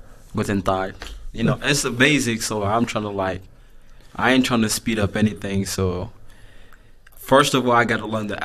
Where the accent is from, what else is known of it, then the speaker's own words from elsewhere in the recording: Angola; first language Lingala; English is a second language; because I'm from Angola, so, you know, I grew up in my house, my parents was more like talking Lingala from Congo.